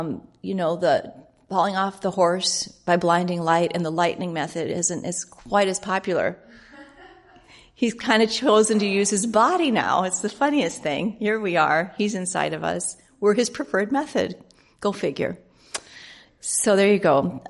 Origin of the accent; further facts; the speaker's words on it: Minnesota, United States; You know, I was raised in Minnesota, and yeah, that was a big part of my childhood, making snowballs.